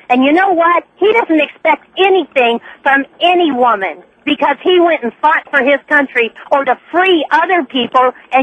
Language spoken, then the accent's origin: English; United States; I am not Hispanic. I am white. I'm an American woman.